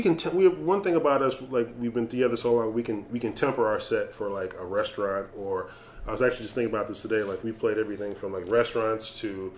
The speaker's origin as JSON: {"language": "English", "town": "Evanston", "region": "Illinois", "country": "United States", "said": "So I'm from Evanston, and you have, you know, I get to play the hometown hero there."}